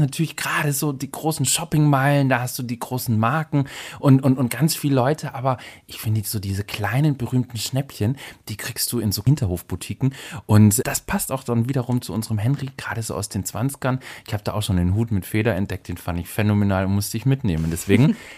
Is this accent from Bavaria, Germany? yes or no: yes; Munich, Bavaria, Germany; für mich als Münchner